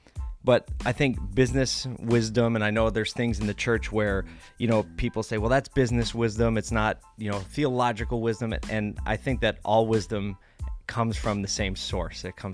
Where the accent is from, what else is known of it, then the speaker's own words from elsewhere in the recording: Philadelphia, Pennsylvania, United States; I grew up a Philly kid, born and raised in South Philly.